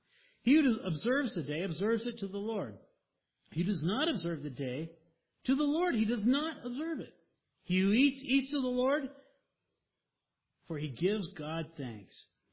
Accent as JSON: {"language": "English", "region": "Oklahoma", "country": "United States", "said": "You have to be older from Oklahoma like me. Yeah. I'm from Oklahoma."}